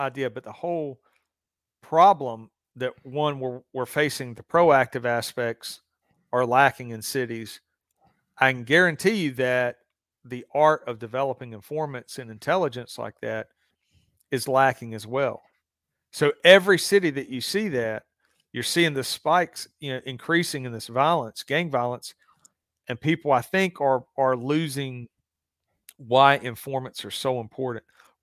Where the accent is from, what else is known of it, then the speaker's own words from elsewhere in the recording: Southern United States, United States; So I grew up in the South, and you had the Klan that dominated the South.